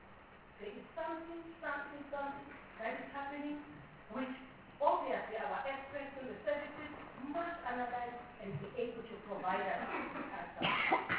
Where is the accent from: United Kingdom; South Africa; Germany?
South Africa; look, we are South African, and there are certain things that we need to look into.